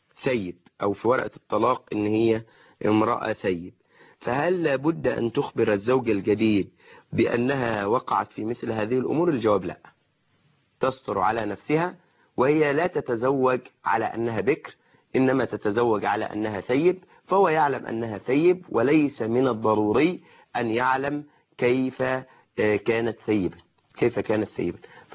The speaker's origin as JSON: {"language": "Arabic", "country": "Egypt", "said": "في أعرافنا كمصريين"}